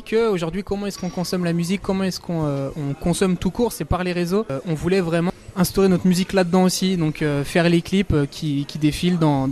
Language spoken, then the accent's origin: French; Saint-Étienne, Auvergne-Rhône-Alpes, France; donc effectivement on vient de Saint-Etienne.